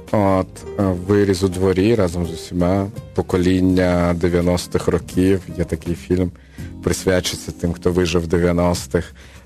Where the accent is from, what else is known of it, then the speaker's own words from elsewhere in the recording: Kyiv, Ukraine; І от в 911-му він поселився в Києві, з того часу я з Чоколовки.